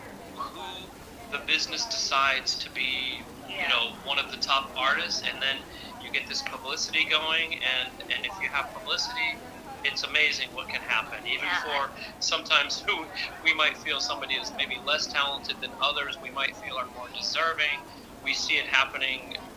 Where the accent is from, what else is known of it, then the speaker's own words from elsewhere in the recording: United States; all you have to do is read the first line of my bio and you can see that I'm from the United States.